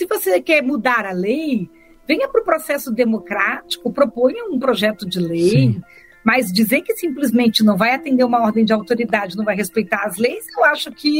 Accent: Brazil; nós como brasileiros, até pensando em cidadania

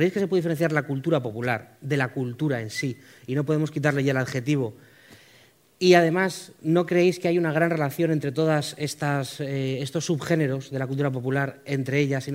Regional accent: Madrid, Community of Madrid, Spain; soy el subdirector de Yotdown y soy de Madrid, a pesar de mi acento.

